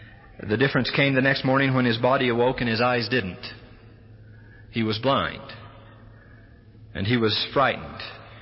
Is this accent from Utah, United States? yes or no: yes; St. George, Utah, United States; born there; Chris mentioned that I was born in St. George.